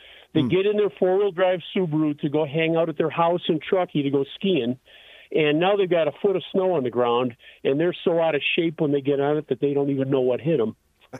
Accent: Illinois, United States; Well, I'm originally from Illinois, and I've lived through two killer snowstorms.

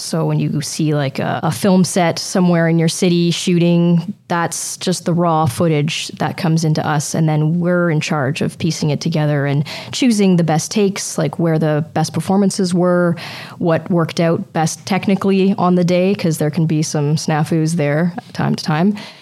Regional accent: Toronto, Ontario, Canada; I'm from Toronto originally

